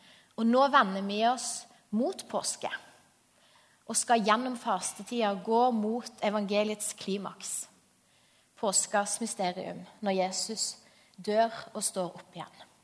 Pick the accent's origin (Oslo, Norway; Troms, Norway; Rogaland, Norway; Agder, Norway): Agder, Norway; I hvert fall som sørlending som er det, eller kanskje ja vel.